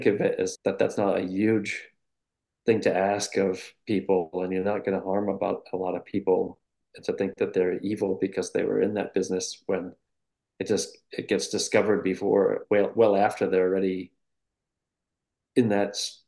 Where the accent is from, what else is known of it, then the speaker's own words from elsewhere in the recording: Rhode Island, United States; and also I grew up in Rhode Island, all blue collar family